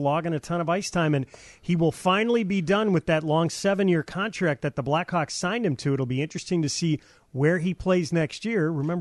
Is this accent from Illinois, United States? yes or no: yes; Arlington Heights, Illinois, United States; I grew up in Arlington Heights, and the nearest rink at that point was Rolling Meadows.